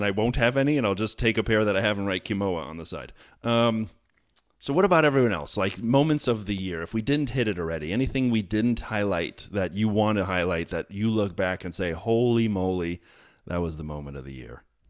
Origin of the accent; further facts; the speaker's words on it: United States; not just because I'm American